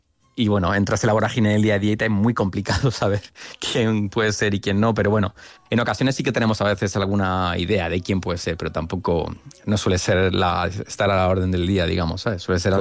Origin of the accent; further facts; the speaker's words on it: Andalusia, Spain; recordando un poco mi origen andaluz y a mi tierra.